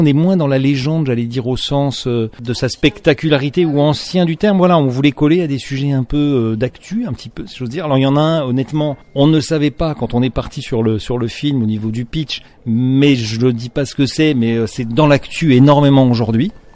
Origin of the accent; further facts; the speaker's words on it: Grand Est, France; Je dois dire que je suis lorrain